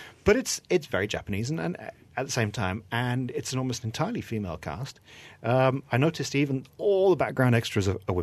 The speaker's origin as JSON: {"language": "English", "region": "England", "country": "United Kingdom", "tie": "born or raised there", "said": "You see, I grew up in England"}